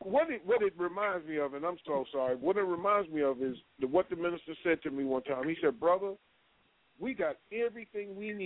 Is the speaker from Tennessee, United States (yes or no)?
no; New York, United States; But you know, I grew up. I grew up in New York, brother.